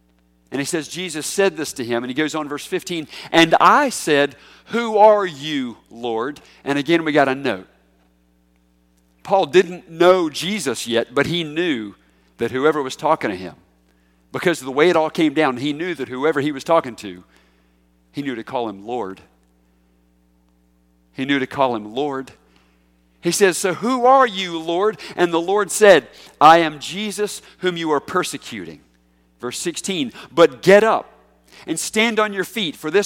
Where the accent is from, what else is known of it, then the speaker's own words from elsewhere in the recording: Charlotte, North Carolina, United States; I remember as a kid, I grew up in Charlotte, North Carolina, and we would watch this one particular news every night.